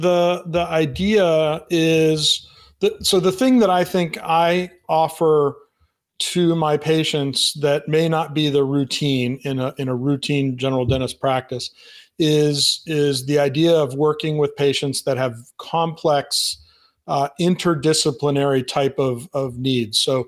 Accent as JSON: {"language": "English", "region": "Florida", "country": "United States", "tie": "born or raised there", "lives_now": "Atlanta, United States", "said": "I grew up in South Florida, and I went to the University of Florida for dental school."}